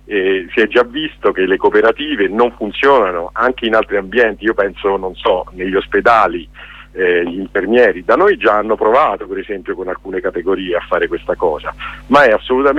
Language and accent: Italian; Rome, Lazio, Italy; io sono di Roma, a Caracalla